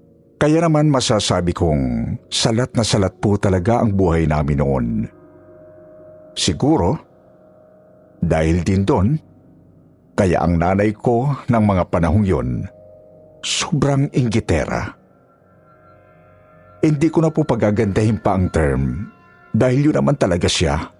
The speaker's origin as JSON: {"language": "Tagalog", "region": "Mimaropa", "country": "Philippines", "tie": "born or raised there", "said": "Lumaki po ako sa probinsya namin sa Mindoro. Medyo malayo po kasi sa Kabihasnan. Dahil bundok po yung lugar na tinitirhan ng pamilya namin."}